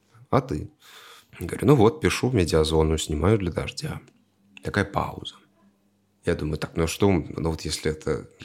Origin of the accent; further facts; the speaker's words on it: Russia; В смысле, когда люди узнавали, что я россиянин